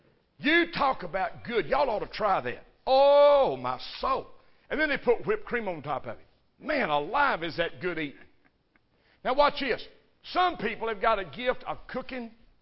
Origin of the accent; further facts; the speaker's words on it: Kentucky, United States; I'm from Kentucky, and I didn't know what flour bread was.